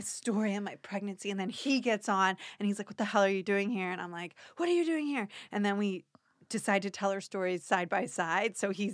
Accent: Tampa, Florida, United States; I'm from Tampa, Florida.

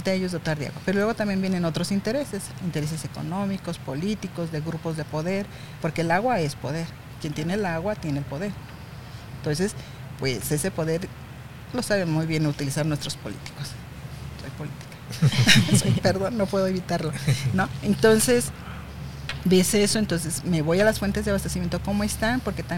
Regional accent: Ocotlán, Jalisco, Mexico; yo soy de Ocotlán originaria, donde es una ciudad que está bordeada de dos ríos, el río Sula, el río Santiago, y su proximidad con el lago Chapala, 5 minutos.

